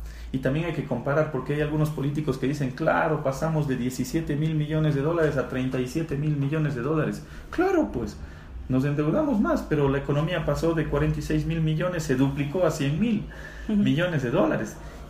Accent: Ecuador; si creo mucho en mi país y estoy dispuesto a trabajar por mi Ecuador

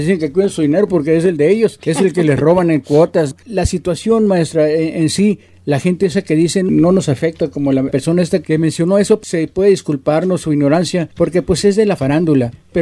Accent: Mexico; somos capaces los mexicanos

